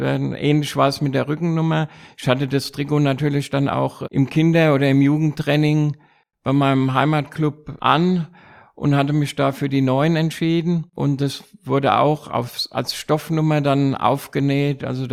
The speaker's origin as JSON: {"language": "German", "town": "Frankfurt", "region": "Hesse", "country": "Germany", "said": "als Frankfurter lag es natürlich nahe, sich zur Eintracht zu bekennen."}